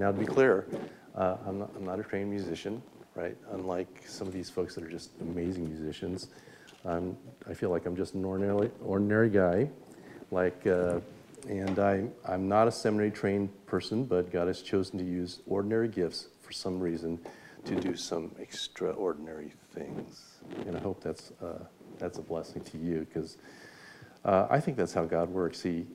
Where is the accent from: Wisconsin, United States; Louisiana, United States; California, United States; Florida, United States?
California, United States; San Francisco; I'm a San Francisco native, and I grew up in the Bay Area. And when I was growing up, I was born to immigrant parents